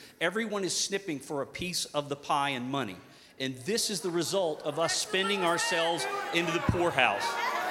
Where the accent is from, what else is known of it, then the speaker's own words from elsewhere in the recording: Fayetteville, Arkansas, United States; I'm from Fayetteville, Arkansas.